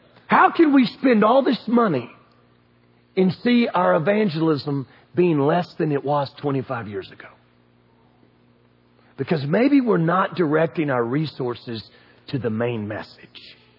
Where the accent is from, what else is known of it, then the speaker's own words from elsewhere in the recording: Southern United States, United States; See, the trouble of growing up in the South is church can be a part of your routine. You know, I mean, we're Southerners.